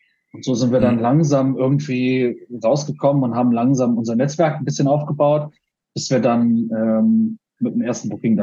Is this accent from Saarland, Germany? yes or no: yes; Saarland, Germany; Wir sagen aus dem Saarland. Sagen die, ja, wo aus dem Saarland? Ja, in der Nähe von Saarbrücken.